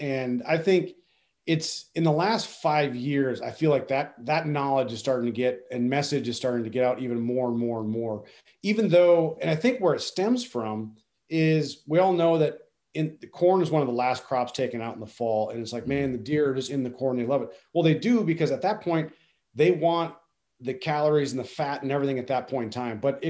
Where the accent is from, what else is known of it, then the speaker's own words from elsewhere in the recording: Minnesota, United States; So where I grew up in West Central Minnesota, we were out at some family friend's place and they raised livestock